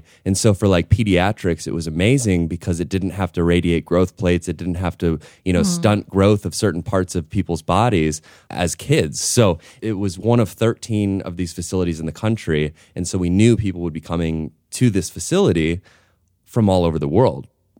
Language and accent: English; Flint, Michigan, United States; moved away as an adult; So I went and finished my degree, and I'm from Michigan. So I took the first job that came to me as far away from home as possible.